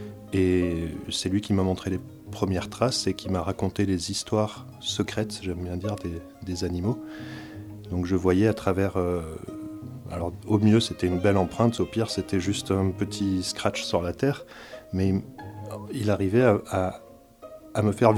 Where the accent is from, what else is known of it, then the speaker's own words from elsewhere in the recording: Provence-Alpes-Côte d'Azur, France; Moi, je viens de Provence. J'étais pas mal dans les Alpes et sur le bassin méditerranéen.